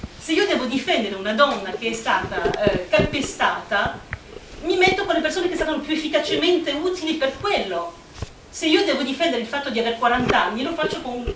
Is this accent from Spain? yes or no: no; France; una cosa che è molto vecchia e molto cara alla storia politica del mio paese, che è la Francia